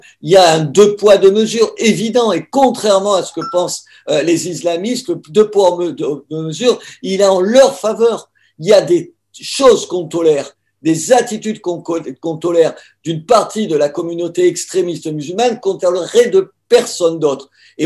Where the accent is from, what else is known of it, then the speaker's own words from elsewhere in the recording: France; Français catholiques comme moi